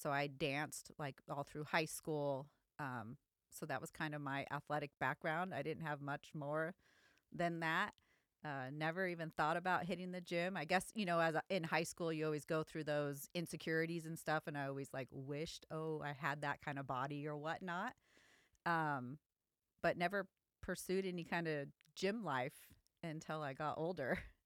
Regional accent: Long Beach, California, United States; I actually grew up in Long Beac

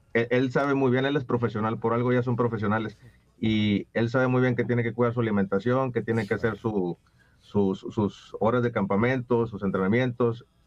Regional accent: Mexico

